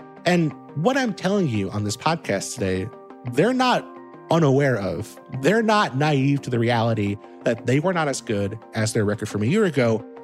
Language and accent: English; New York, United States; I grew up in New York as a New York Giants fan.